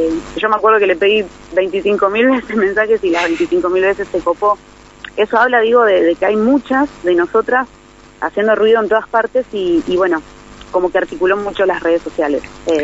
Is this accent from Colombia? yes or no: no; Buenos Aires, Argentina; si bien soy de Buenos Aires, como bien decía Paula en la presentación, de la zona oeste